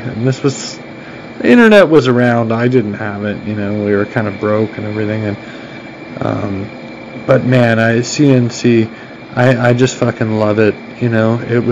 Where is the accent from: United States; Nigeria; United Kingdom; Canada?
Canada; Toronto, Ontario; I'm a Canadian, I'm from Toronto. You know, an English first name and a Croatian last name.